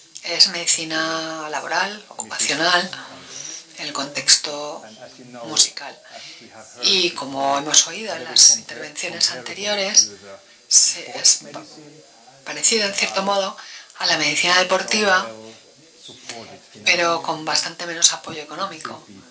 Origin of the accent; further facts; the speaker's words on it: Finland; Yo soy de Finlandia.